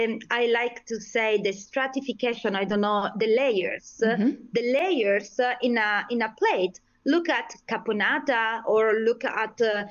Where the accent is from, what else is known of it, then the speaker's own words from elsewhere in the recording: Favara, Sicily, Italy; English is a second language; If I speak in Italian, you can understand that I come from Sicily.